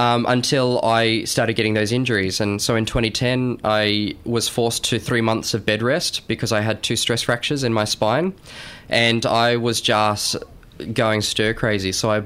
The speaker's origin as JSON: {"language": "English", "town": "Camp Hill", "region": "Queensland", "country": "Australia", "tie": "born or raised there", "said": "because when my mum and I were growing up in Camp Hill... I'll tell the story in the show."}